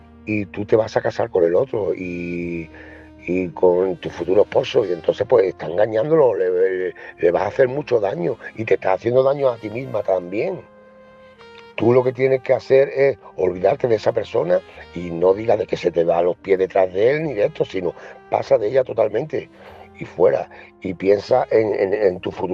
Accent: Barbate, Andalusia, Spain; soy de Cádiz, Barbate

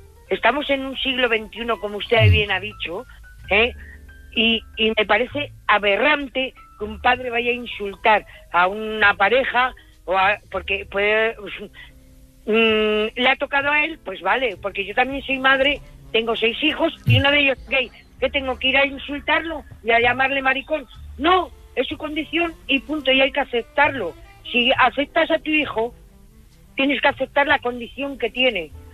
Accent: Valladolid, Castile and León, Spain; also born or lived in Asturias; Precisamente soy una persona que me he criado en Valladolid, uh-huh. Soy castellana, aunque nací en Asturias. Mis padres murieron ahí en Valladolid.

